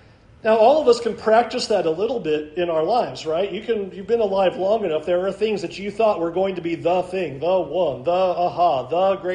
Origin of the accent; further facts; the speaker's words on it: California, United States; Where I grew up in California, our middle school was kind of in a unique geographical location, being down in a valley